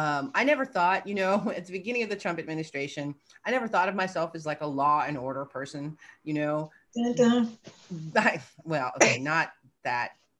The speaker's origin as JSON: {"language": "English", "town": "Cincinnati", "region": "Ohio", "country": "United States", "tie": "born or raised there", "said": "I grew up in Cincinnati, Ohio, which is on the border of Kentucky."}